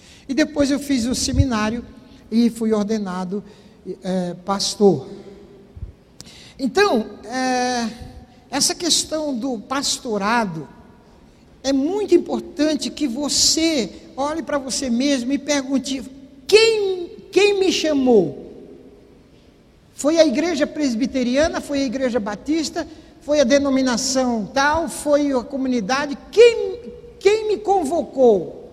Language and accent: Portuguese; Recife, Pernambuco, Brazil; E tive a boa educação presbiteriana, obviamente. Não sou de Goiás, nem de São Paulo, sou de Recife.